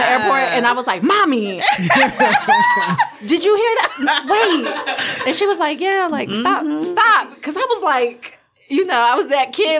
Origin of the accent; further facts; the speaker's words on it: Albany, Georgia, United States; I would say growing up in Albany, Georgia, small town country, there, Southern people call you red bone.